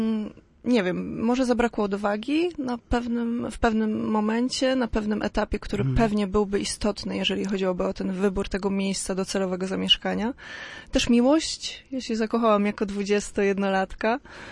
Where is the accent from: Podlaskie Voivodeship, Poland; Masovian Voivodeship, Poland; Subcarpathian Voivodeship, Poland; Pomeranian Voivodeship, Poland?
Pomeranian Voivodeship, Poland; Bytów; also born or lived in Gdańsk; ja pochodzę z Bytowa, w Bytowie się urodziłam, tam mieszkałam przez, myślę, że mniejszą połowę, jeżeli o tak o połowie mogę powiedzieć, swojego życia. Później Gdańsk, studia na Uniwersytecie Gdańskim